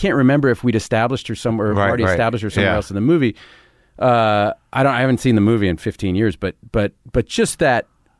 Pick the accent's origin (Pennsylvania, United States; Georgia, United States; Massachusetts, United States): Massachusetts, United States; Cambridge; I grew up in Cambridge